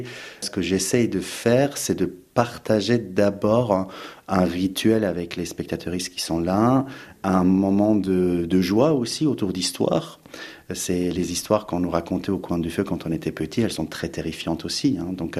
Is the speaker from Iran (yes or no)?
yes; East Azerbaijan, Iran; first language Azerbaijani; French is a second language; Ce sont des chants azéris qui sont donc ma langue maternelle. Nous, on est iranien, mais d'origine azérie, donc de l'Azerbaïdjan iranien, d'une ville à côté de Tabriz.